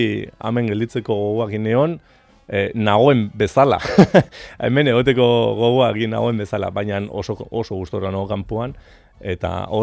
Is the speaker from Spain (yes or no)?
no; France; erdi frantsesa izan da, ama frantsesa dugulako, eta ni frantsesa naiz